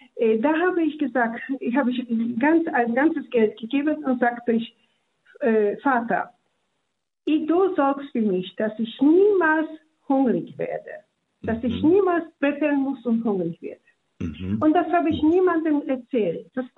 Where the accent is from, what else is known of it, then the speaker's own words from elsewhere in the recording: Warsaw, Masovian Voivodeship, Poland; Ich komme aus Warschau.